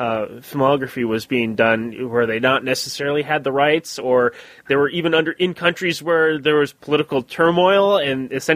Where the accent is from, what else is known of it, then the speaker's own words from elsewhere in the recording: St. Cloud, Minnesota, United States; I remember there was where I grew up in St. Cloud, Minnesota, there was a theater.